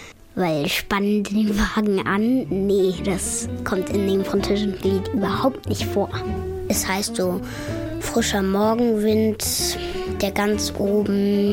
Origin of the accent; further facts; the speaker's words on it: Germany; Mein Heimatland ist ja eigentlich Deutschland, aber ich könnte tatsächlich mich auch entscheiden dafür, dass ich in Frankreich lebe.